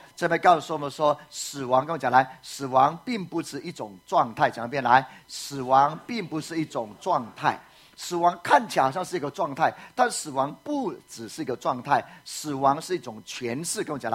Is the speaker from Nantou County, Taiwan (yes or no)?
yes; Puli, Nantou County, Taiwan; 我小时候住在埔里啊，